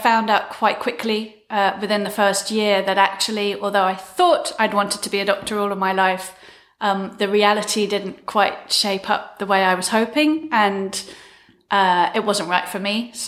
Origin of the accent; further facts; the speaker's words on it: London, United Kingdom; born there; So I was born in London in the 60s. I have British parents. My mum and dad both lived in the UK.